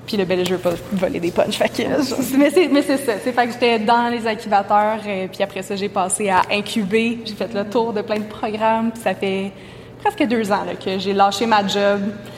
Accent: Quebec, Canada; Puis moi, je viens de l'Outaouais

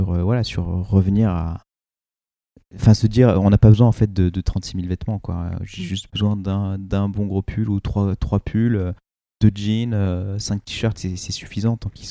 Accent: Oyonnax, Auvergne-Rhône-Alpes, France; Je suis un petit provincial, j'ai grandi à Oyonnax, dans l'Ain.

